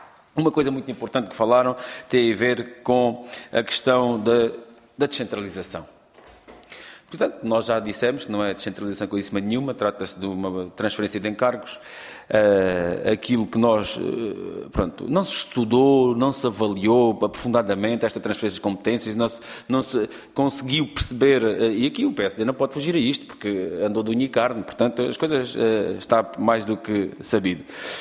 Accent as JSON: {"language": "Portuguese", "region": "Alentejo", "country": "Portugal", "said": "talvez nota-se, eu digo vê-se na minha voz, não se nota, vê-se logo que sou alentejano"}